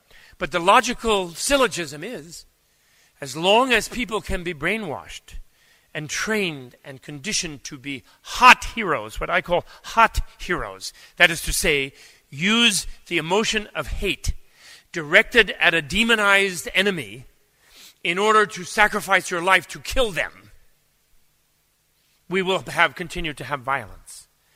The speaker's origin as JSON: {"language": "English", "country": "United States", "said": "But that's probably because I'm American and I'm thinking of John Belushi."}